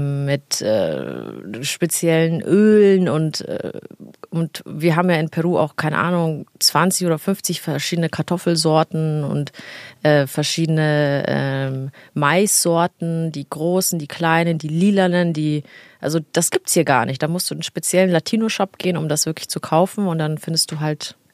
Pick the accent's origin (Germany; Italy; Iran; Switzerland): Italy; Also als Italienerin ist das so...